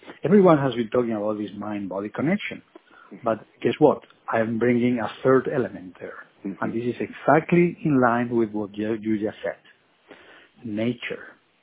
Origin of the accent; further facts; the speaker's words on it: Spain; also born or lived in Germany; I'm originally from Spain. I spent many years also in Germany.